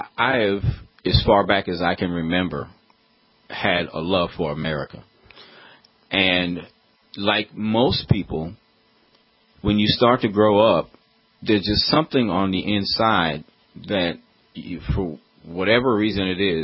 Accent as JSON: {"language": "English", "country": "United States", "said": "And I want, as both a Christian and a pastor, and then thirdly, as an American"}